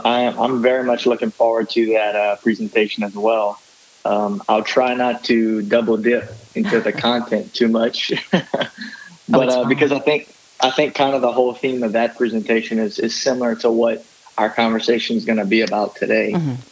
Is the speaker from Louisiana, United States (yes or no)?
yes; St. Martinville, Louisiana, United States; And so I usually say I'm from St. Martinville.